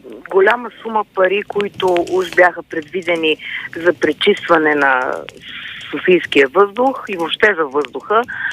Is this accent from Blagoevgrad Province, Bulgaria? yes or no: no; Sofia, Sofia City, Bulgaria; Аз говоря като кореняк софиянец